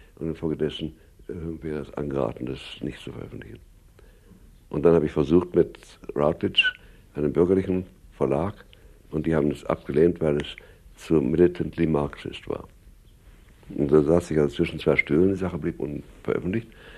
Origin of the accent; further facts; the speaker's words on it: England, United Kingdom; Als Ausländer hätte ich das nicht gekonnt. Ich bin Engländer, ja.